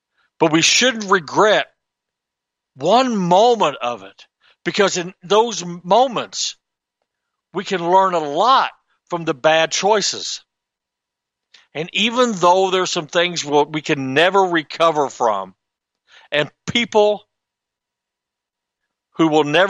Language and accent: English; Illinois, United States; but I'm from Southern Illinois, and we lived out in the country.